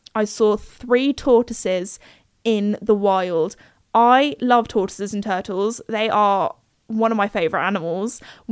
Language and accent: English; United Kingdom; And again, I am a British gal. I am not used to the heat